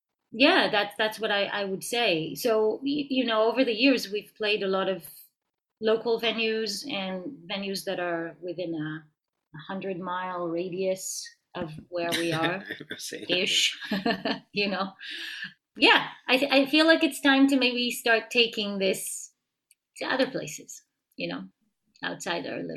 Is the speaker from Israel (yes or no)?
yes; Israel; now in United States; I'm not a native New Yorker. I was born and raised in Israel, and I lived in many, many different places in my life. Somehow found myself in this area about 11 years ago.